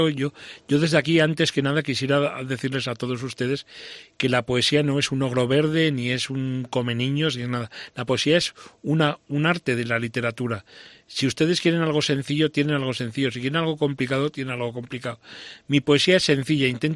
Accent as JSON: {"language": "Spanish", "town": "Jaca", "region": "Aragon", "country": "Spain", "tie": "born there", "said": "Yo no soy nacido en Jaca hace 55 años."}